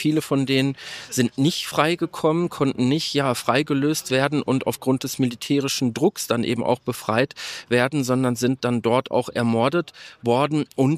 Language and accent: German; Dortmund, North Rhine-Westphalia, Germany; in der Nähe meiner Heimat Dortmund-Dorsfeld